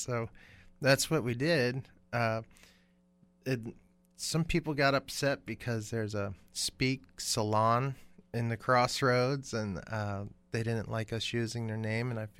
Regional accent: Baltimore, Maryland, United States; now in Kansas City, United States; I am originally from Baltimore. I've been in Kansas City for, I don't know, about maybe 15 years or so now.

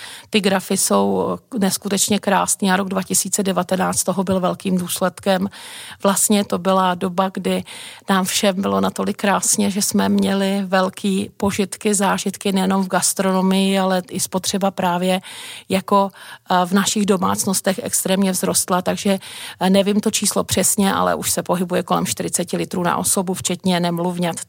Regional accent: Vrbovce, Trnava Region, Slovakia; now in Czechia; Moje kořeny jsou na moravsko-slovenském pomezí, v tom právě místě, o který byl velký spor při rozdělení Československa, pocházím z Vrbovec. A každopádně musím říct, že tady žiju od roku 89 trvale

